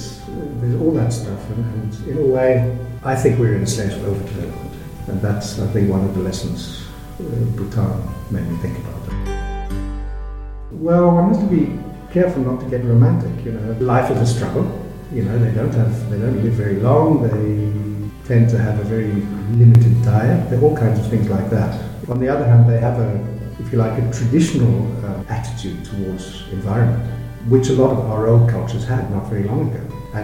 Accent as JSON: {"language": "English", "country": "South Africa", "tie": "born or raised there", "also_born_or_lived": "France / Norway", "said": "I guess I'd better give you the short version. I grew up in South Africa"}